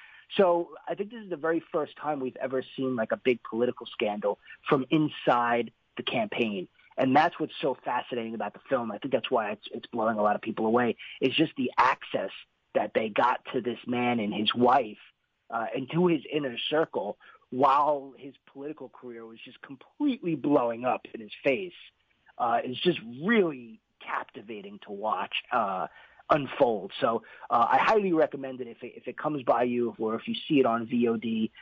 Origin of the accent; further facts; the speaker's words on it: New York, United States; If you know, I'm from New York, so this was a big story in New York.